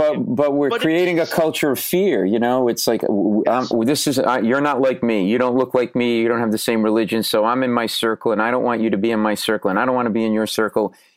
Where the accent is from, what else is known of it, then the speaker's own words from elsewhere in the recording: Providence, Rhode Island, United States; one of them might be in Providence, Rhode Island, which is my hometown, which is a great food town.